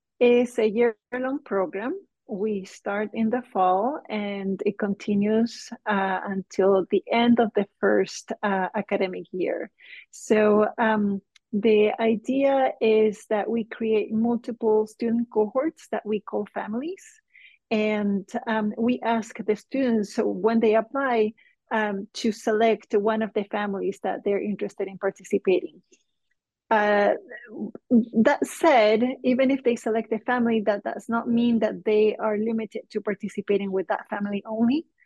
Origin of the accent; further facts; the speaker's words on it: Chile; I'm originally from Chile, and I had a completely different career in the past.